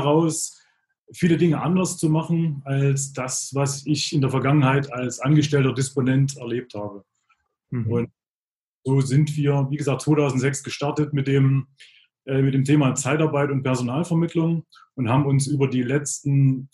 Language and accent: German; Chemnitz, Saxony, Germany; born there; Ich bin ja in Karl-Marx-Stadt geboren